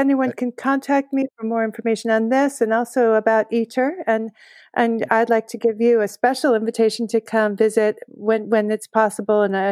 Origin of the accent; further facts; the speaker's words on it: United States; That my husband, who's Dutch and I'm American